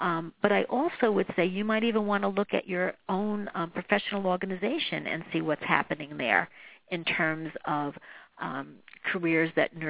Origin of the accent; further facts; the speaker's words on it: New York City, New York, United States; I chose NYU clearly because I'm coming from New York City